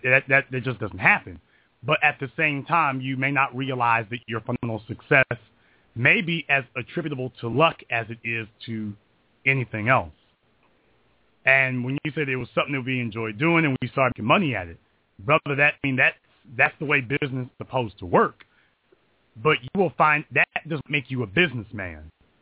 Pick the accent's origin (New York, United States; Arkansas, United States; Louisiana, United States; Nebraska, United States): Louisiana, United States; I'm from Louisiana, and I know it's hot as hell in Southern California.